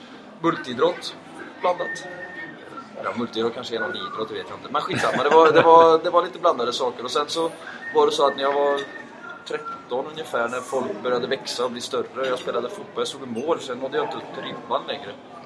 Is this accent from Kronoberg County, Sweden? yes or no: no; Trollhättan, Västra Götaland County, Sweden; jag är från Trollhättan, en lite mindre håla, lite norr om.